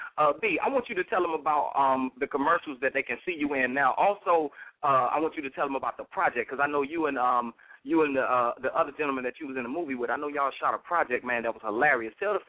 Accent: Florida, United States; also born or lived in Chicago; I'm born in Chicago by way of Miami. I was raised in Florida

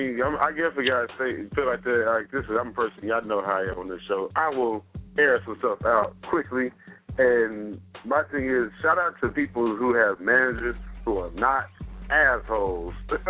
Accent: Trenton, New Jersey, United States; from Trenton, New Jersey, so. Trenton, make the world take.

